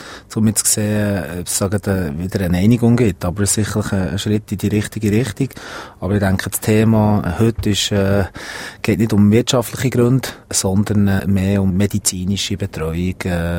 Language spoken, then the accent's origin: German; Bern, Switzerland; also born or lived in Zurich; habe eine Vergangenheit in Zürich auch, aber, ich bin, 2 Kilometer von Bern Arena aufgewachsen